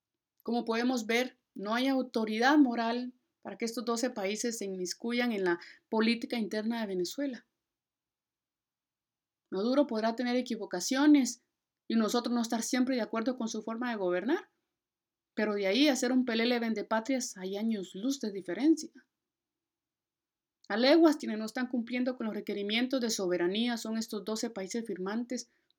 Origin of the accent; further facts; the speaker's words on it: Guatemala; Como guatemalteca, les digo a los hermanos venezolanos